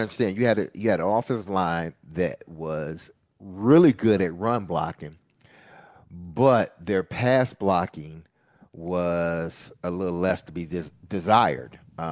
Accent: Nashville, Tennessee, United States; My hometown is right up the street. Why would I not take this deal, go somewhere else, you know, that's probably out west or further north or northeast? Why would I do that where I could stay right here in Nashville, where I have roots

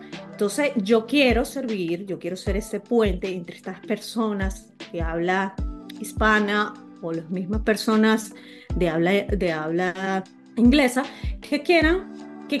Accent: Venezuela; now in United States; Soy una venezolana que se vino a hacer vida acá a Estados Unidos, como tú lo mencionas, hace 7 años.

